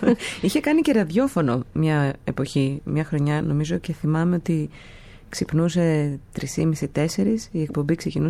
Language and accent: Greek; Chalandri, Attica, Greece; also born or lived in Switzerland; Αλλά όχι, στο Χαλάνδρι βασικά μεγάλωσα. Κοντά στη Ρεματιά. Εντάξει, είχαμε και κάποιες μετακομίσεις, λίγο Μελίσια, λίγο πιο κάτω, Πλάκα. Έτσι, αλλά ναι, βασικά... βασικά στο Χαλάνδρι.